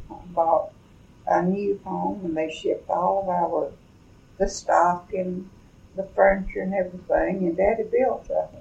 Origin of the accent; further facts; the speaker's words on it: Oklahoma, United States; born there; now in Edinburg, United States; I was born in Oklahoma. I don't know, some little town out in the country.